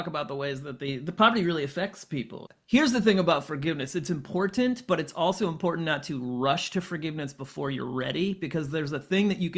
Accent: Missouri, United States; born there; I mean, I was born in 1979 in Missouri.

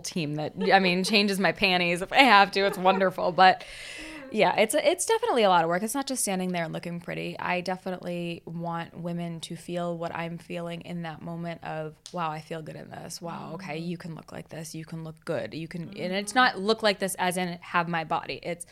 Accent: Boston, Massachusetts, United States; So I'm from Boston.

